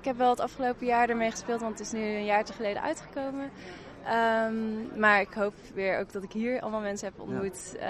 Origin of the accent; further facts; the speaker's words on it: Eindhoven, North Brabant, Netherlands; now in Tilburg, Netherlands; En ik woon in Tilburg, daar heb ik ook gestudeerd. Ik kom uit Eindhoven